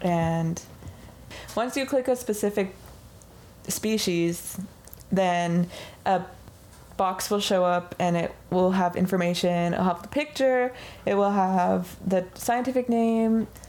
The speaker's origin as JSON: {"language": "English", "region": "Washington", "country": "United States", "said": "we're saltwater salmon people and we come from the San Juan Islands, and our elders and our ancestors lived out there."}